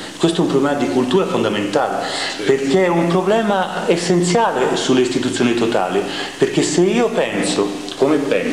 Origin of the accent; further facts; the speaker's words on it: Florence, Tuscany, Italy; io sono fiorentino, ma mio padre è di Napoli